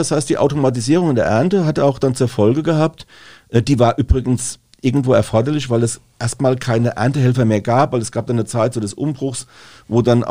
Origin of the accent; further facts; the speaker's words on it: Rhineland-Palatinate, Germany; da hat dann das Vögelchen drüber gepfiffen, sagt man bei uns in Rheinhessen.